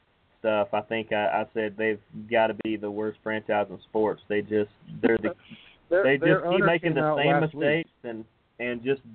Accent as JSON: {"language": "English", "town": "Atlanta", "region": "Georgia", "country": "United States", "tie": "born or raised there", "said": "growing up in the Atlanta area, probably still the biggest Pirate memory of anybody from Atlanta was"}